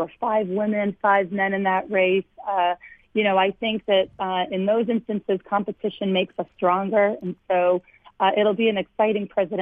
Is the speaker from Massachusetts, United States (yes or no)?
yes; Lowell, Massachusetts, United States; I grew up in Lowell in a working-class family, but, I started my own business.